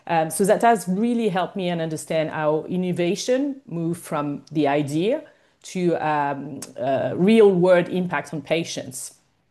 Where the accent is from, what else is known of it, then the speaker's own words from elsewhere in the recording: Paris, Île-de-France, France; English is a second language; we are based in Paris, and I was born and raised in Paris myself.